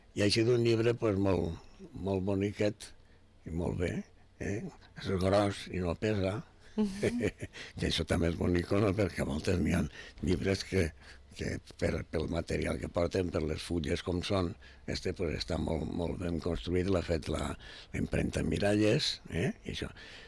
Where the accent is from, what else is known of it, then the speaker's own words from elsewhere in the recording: Vila-real, Valencian Community, Spain; m'interessen les coses del meu poble, de Vila-real